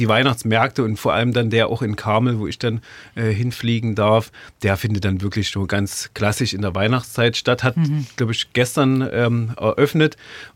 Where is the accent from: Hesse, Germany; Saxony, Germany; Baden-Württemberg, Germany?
Saxony, Germany; Seifen; Ich stamme ja selber aus der Gemeinde Seifen.